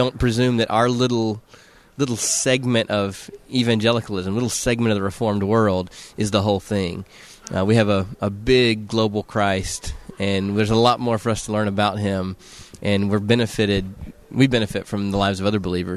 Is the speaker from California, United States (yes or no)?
no; South Carolina, United States; I love the Twin Cities. I'm originally from South Carolina.